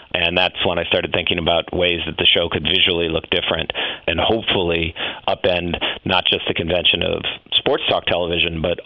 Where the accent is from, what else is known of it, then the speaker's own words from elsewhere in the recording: Chicago, Illinois, United States; but also because he came from Chicago and I came from Chicago. And so we sat there the whole time and just talked about Chicago sports.